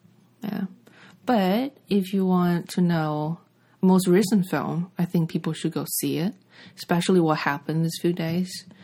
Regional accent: China; English is a second language; moved away as an adult; now in Los Angeles, United States; I'm a filmmaker now based in LA, but I'm from China. I came here like 7 years ago for film school.

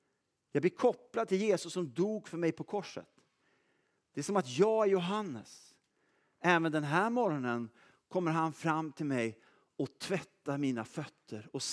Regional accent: Sweden; Jag är svensk, jag gillar att problematisera.

